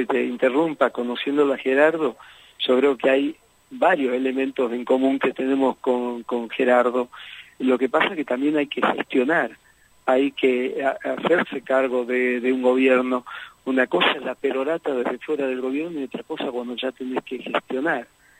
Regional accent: Jujuy, Argentina; Yo soy jujeño, te cuento que yo soy jujeño.

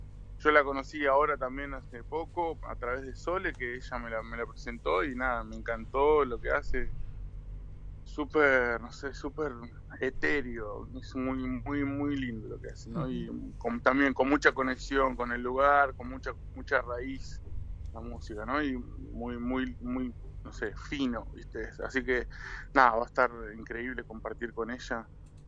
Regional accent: Comodoro Rivadavia, Chubut, Argentina; De acá, comodorense

